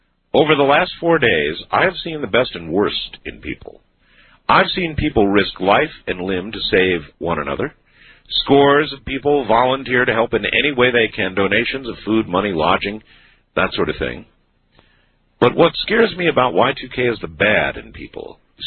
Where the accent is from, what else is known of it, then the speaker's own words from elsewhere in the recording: Somerset, New Jersey, United States; I'm from Somerset, New Jersey. Somerset County, New Jersey, actually.